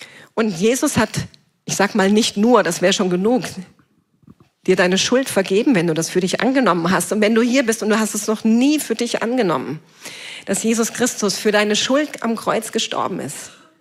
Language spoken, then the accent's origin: German; Kassel, Hesse, Germany; ich komme aus Kassel